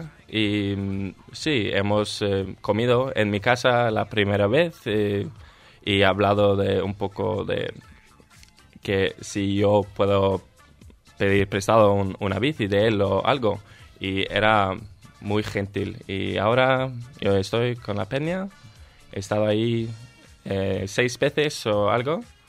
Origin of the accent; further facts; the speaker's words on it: Norway; Quizá yo soy un estereotípico noruego, pero me gustan más las montañas